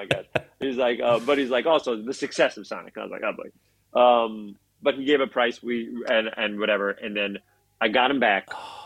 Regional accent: New York City, New York, United States; So I grew up in the Bronx. It was a public school system.

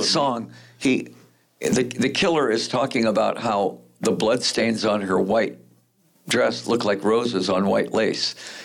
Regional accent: Detroit, Michigan, United States; when they found out I was from Detroit, then we fit right

